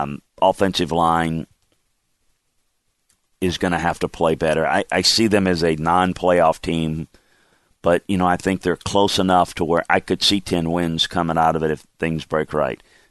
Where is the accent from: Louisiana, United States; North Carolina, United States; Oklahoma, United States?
Louisiana, United States; as I have growing up in South Louisiana.